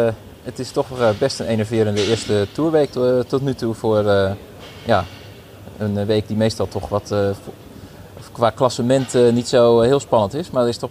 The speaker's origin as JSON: {"language": "Dutch", "region": "Drenthe", "country": "Netherlands", "said": "Ik kom zelf uit Drenthe"}